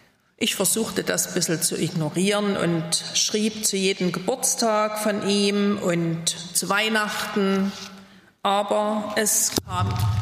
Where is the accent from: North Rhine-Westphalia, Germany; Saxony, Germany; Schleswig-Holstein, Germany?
Saxony, Germany; Radebeul; wir lebten schon viele Jahre hier. Wir stammen aus Ostsachsen, aus Radebeul bei Dresden.